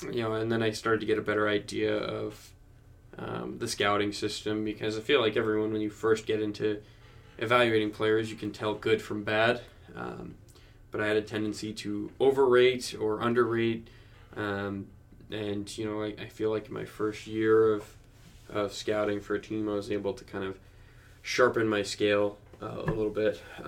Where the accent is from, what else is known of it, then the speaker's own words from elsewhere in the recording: New Jersey, United States; I grew up in New Jersey. I grew up a New York Yankees fan.